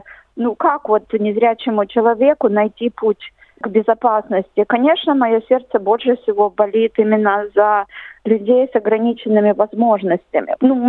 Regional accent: Russia; born there; Кстати, я родилась в России. Я родилась в России.

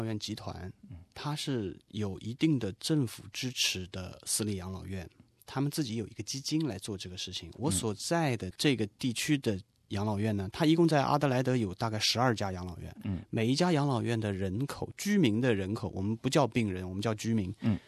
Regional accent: China; 我说我从中国大陆来。

